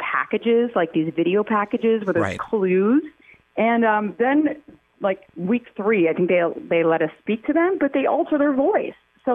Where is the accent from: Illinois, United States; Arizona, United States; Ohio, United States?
Illinois, United States; Chicago; also born or lived in New York, United States; I'm a Chicagoan and a New York gal. I literally live in two cities. So the middle of the week I'm in New York and the ends of the week I'm in Chicago.